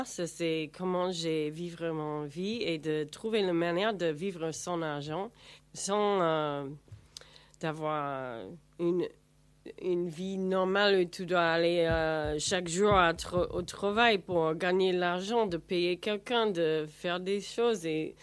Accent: United States; French is a second language; moved away as an adult; also born or lived in Netherlands / England; now in France; Et j'habite ici en France pour presque 4 ans et je viens des États-Unis. Et les dernières, avant je viens en France, j'ai habité en Hollande pour 17 ans. Alors pas mal de temps, et 8 ans en Angleterre et 5 ans sur la route.

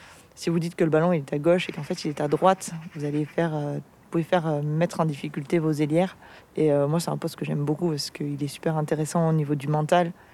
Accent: Nouvelle-Aquitaine, France; j'ai 32 ans, je suis originaire des Pyrénées-Atlantiques.

